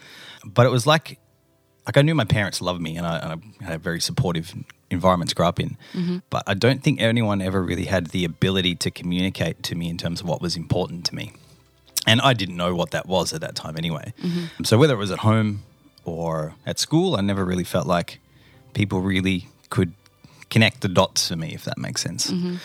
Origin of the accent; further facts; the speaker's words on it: Melbourne, Victoria, Australia; I grew up in Melbourne, Victoria, Australia.